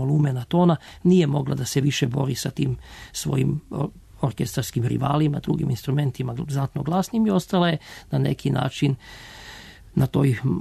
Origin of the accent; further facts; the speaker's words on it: Belgrade, Serbia; Ja sam prvi Beograđanin koji je upisao gitaru na Zagrebačkoj muzičkoj akademiji